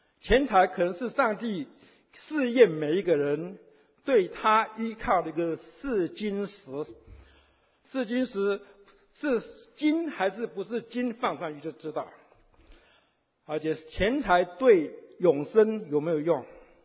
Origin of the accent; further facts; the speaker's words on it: Taiwan; 十年前，我八月的时候，我回台湾